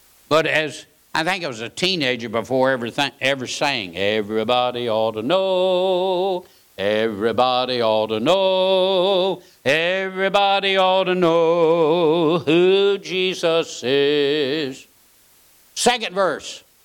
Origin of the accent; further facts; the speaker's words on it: United States; born there; I'm glad I was born in the United States.